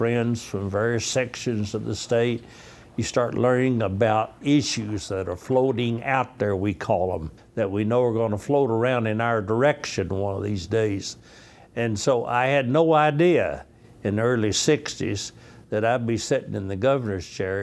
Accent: Kentucky, United States; Now, I'm from West Kentucky, so I'm from the opposite end of the state.

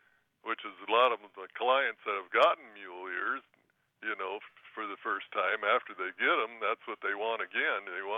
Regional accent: Iowa, United States; the story I tell everybody is that I grew up in Iowa

